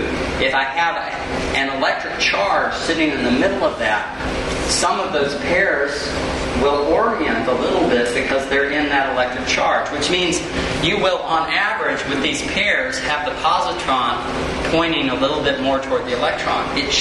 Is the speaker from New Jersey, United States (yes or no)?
no; North Carolina, United States; Look, where I grew up in North Carolina, and there was plenty of people who thought it was nuclear.